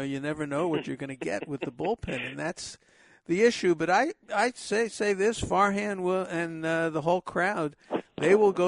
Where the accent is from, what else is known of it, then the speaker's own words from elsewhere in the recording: Brooklyn, New York, United States; I came from Brooklyn. I could have handled you.